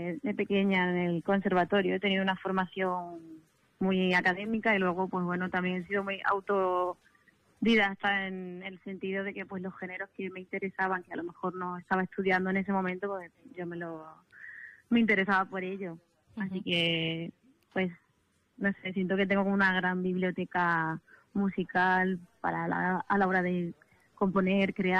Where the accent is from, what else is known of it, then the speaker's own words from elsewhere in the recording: Extremadura, Spain; muchos conciertos en Extremadura y estoy muy contenta porque he recibido mucho cariño de la gente de mi tierra